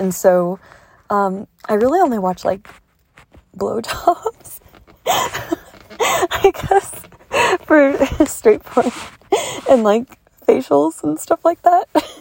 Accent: United States; you know, I'm American and I speak English.

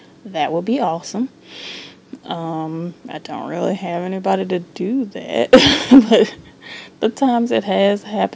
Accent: United States; but I'm American, so we don't really, I mean, if I go buy tea, I just buy, what's the name brand?

